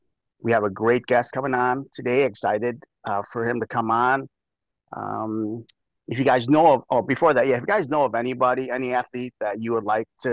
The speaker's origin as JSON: {"language": "English", "region": "Illinois", "country": "United States", "said": "Yeah, we're from the Midwest too, man. You know, Illinois, we got our cornfields and all that."}